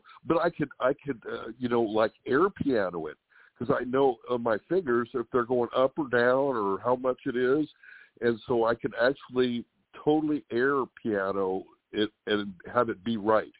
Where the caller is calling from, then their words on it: California, United States; from California.